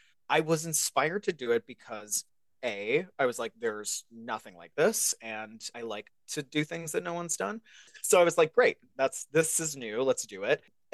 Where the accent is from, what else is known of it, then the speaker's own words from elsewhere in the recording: Salt Lake City, Utah, United States; I'm from Salt Lake City, Utah.